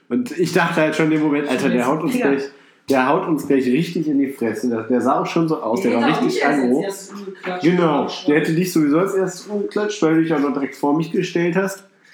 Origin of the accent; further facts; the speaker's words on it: Rhineland, Germany; Als Rheinländer.